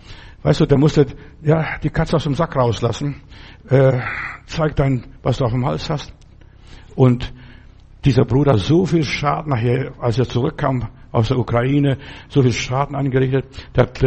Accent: Paderborn, North Rhine-Westphalia, Germany; wo kommt ihr her? Aus Paderborn.

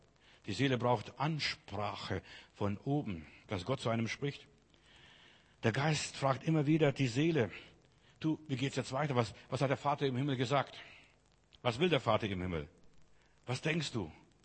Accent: Munich, Bavaria, Germany; da in München, wo ich aufgewachsen bin

